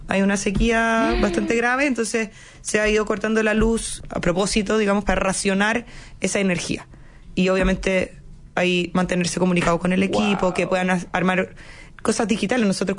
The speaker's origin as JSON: {"language": "Spanish", "country": "Chile", "said": "no me refiero a que yo soy chilena, estoy en Santiago"}